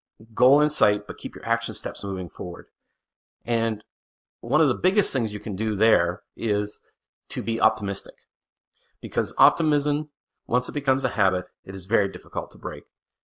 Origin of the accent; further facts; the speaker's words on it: New Brunswick, Canada; and I'm from New Brunswick, Canada